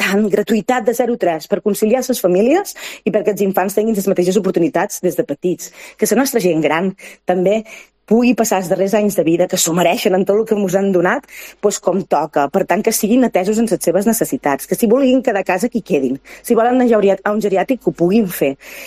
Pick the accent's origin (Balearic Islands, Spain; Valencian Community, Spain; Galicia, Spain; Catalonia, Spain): Balearic Islands, Spain; Quant d'anys fa que vas pel món i dius: soc menorquí. Ah, mallorquí. No, menorquí. Ara ja saben que som menorquins.